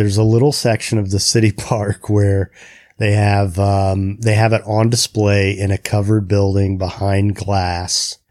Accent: Kokomo, Indiana, United States; I grew up in Indiana and, you know, in a really blue collar town.

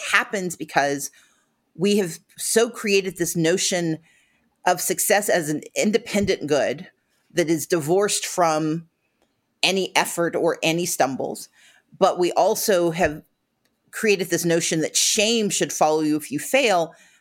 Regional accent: Mississippi, United States; I grew up poor in Mississippi, which is the beginning of a blues song, I'm certain.

